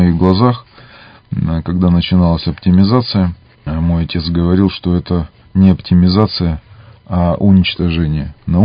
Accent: Irkutsk, Irkutsk Oblast, Russia; Я коренной иркутянин. Учился, как вы правильно говорите, в школе номер 21, ныне имени Юрия Алексеевича Гагарина.

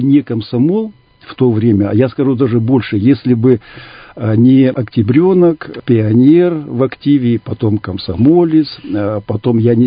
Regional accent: Far East, Russia; Я с комсомолом с самого детства связан, секретарь комитета комсомола школы, это было на Дальнем Востоке, я не иркутянин, приехал сюда учиться.

